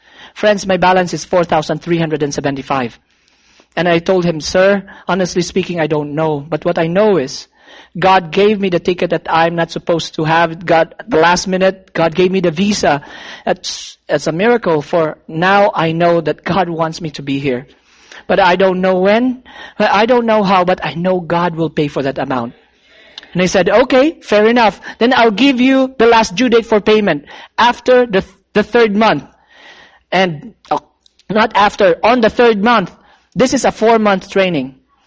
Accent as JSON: {"language": "English", "country": "Philippines", "said": "as a Filipino, I bring my calculator and try to convert the currency into Filipino peso."}